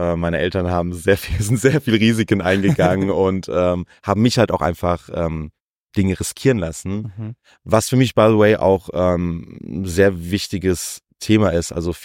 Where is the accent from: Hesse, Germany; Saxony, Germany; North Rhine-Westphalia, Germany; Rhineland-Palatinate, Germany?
Hesse, Germany; Frankfurt; Ich habe immer drumherum gewohnt, bin aber immer in Frankfurt zur Schule gegangen, war im Kinderchor der Oper Frankfurt. Also ich sage immer, ich bin eigentlich in Frankfurt groß geworden.